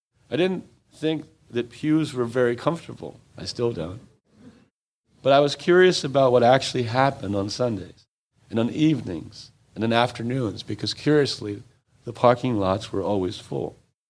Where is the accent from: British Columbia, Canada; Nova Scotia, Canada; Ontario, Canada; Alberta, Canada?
British Columbia, Canada; Vancouver; born there; I was born in Vancouver at St. Paul's Hospital in 1962.